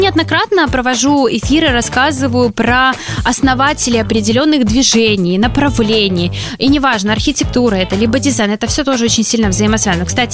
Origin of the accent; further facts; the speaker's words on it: Belarus; И все-таки мы белорусы. Мы чувствуем по-белорусски, мы живем по-белорусски, мы общаемся с нашими родными друзьями, белорусами.